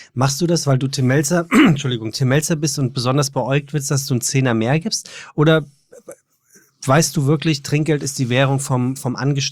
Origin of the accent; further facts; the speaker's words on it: Frankfurt, Hesse, Germany; Deswegen habe ich mir als Frankfurter noch ein paar Sachen aufgeschrieben für den lieben Sebastian.